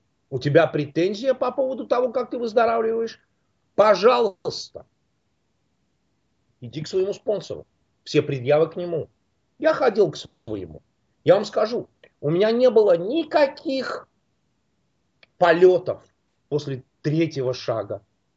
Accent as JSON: {"language": "Russian", "country": "Russia", "tie": "born or raised there", "lives_now": "United States", "said": "Вы знаете, я из России. Я родился и вырос там. Я много-много лет уже живу в Штатах. Я не могу сказать, что мой менталитет остался полностью русским, но он сохранил свои русские какие-то корни."}